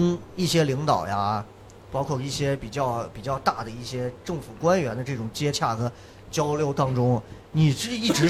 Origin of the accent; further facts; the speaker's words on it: Shaanxi, China; accent: Shaanxi dialect; 我的陕西话为啥很多人在抖音上骂我说陕西话不标准，西安话这么烂，你这不像这儿不像那儿。